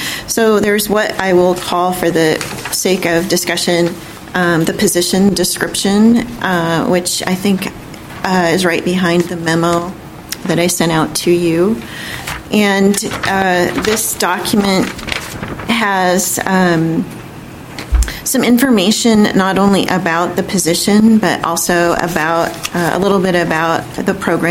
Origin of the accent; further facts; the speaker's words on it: Olympia, Washington, United States; But I'm actually from Olympia. I grew up in Olympia